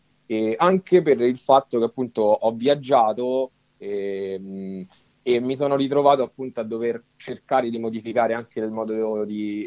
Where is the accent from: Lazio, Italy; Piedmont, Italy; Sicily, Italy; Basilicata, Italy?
Lazio, Italy; Rome; accent: Roman; vengo da Roma.